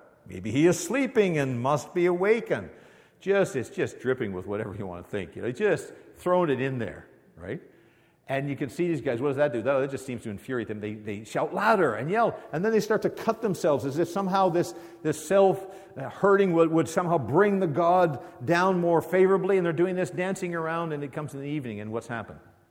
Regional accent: Canada; I'm a Canadian, so I'm really quiet, so I don't say anything.

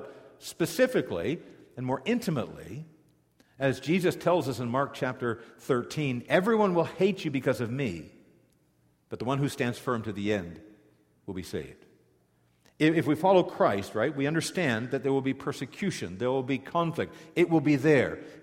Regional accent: Corunna, Ontario, Canada; I remember growing up in Corunna, Ontario.

